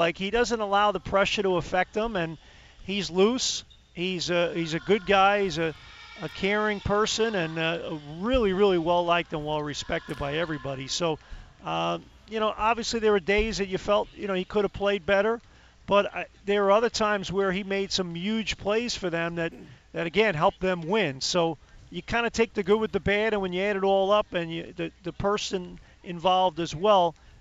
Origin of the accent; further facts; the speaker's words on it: Ireland; You know, I'm an Irish guy